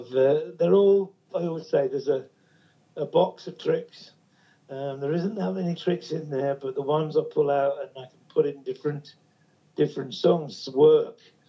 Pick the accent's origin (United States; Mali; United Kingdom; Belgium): United Kingdom; England; So I mean, because I'm English, so I can be very half empty.